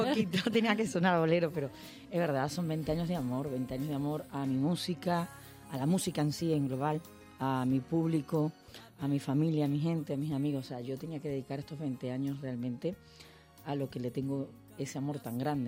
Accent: Spain; en España tengo que pasarlo porque es mi tierra, están acá mis hijos

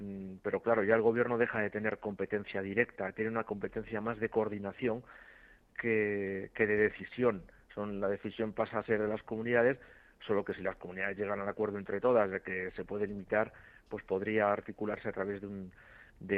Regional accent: Galicia, Spain; born there; yo soy gallego de nacimiento

